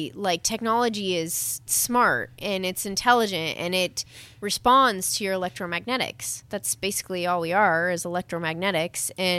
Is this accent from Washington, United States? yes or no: yes; Spokane, Washington, United States; I'm from Spokane, Washington.